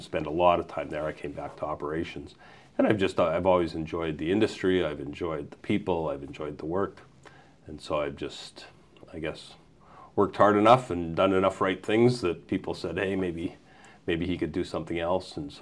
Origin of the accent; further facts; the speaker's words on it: Regina, Saskatchewan, Canada; So I started probably when I was younger than you are now. I started in high school. I grew up in Regina